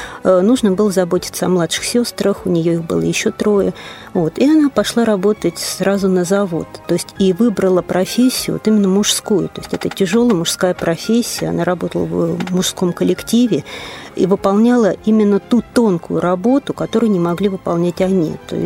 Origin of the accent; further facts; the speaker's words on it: Ryazan, Ryazan Oblast, Russia; Мне 48 лет. Я коренная рязанка. Училась я в 31-й школе города Рязани.